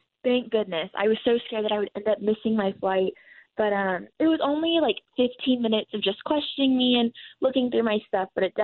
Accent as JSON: {"language": "English", "town": "Houston", "region": "Texas", "country": "United States", "tie": "born or raised there", "lives_now": "Lubbock, United States", "said": "I was in Houston visiting my hometown for winter break"}